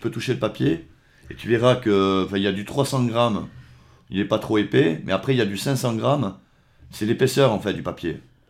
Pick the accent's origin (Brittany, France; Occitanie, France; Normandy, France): Occitanie, France; Tarbes; parce qu'en fait, je suis de Tarbes, donc ça me fait du déplacement.